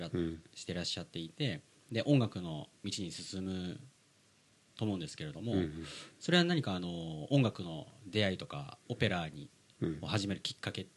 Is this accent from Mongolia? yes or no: no; Manila, Metro Manila, Philippines; で僕は小学校と中学校マニラで育ったんですよ、フィリピンで、うん、で僕の母親もフィリピンのミンダナオ島出身 で、